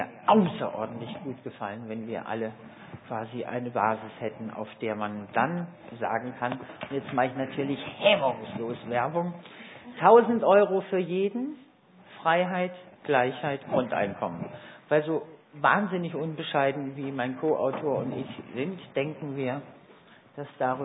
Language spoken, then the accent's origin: German; Baden-Württemberg, Germany; ich komme aus dem Badischen